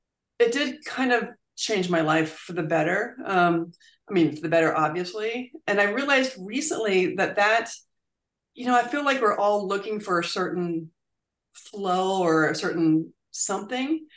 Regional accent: Virginia, United States; So my sister actually for my 40th birthday, I grew up in Virginia

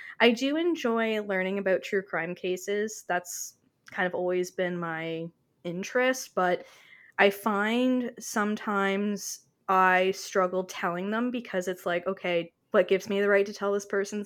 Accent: Canada; I am her Canadian counterpart, so bonjour, poutine.

